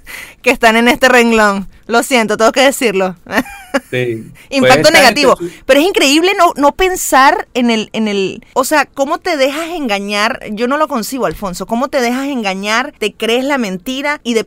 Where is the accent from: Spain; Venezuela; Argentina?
Venezuela; yo lo confirmo, que vengo de Venezuela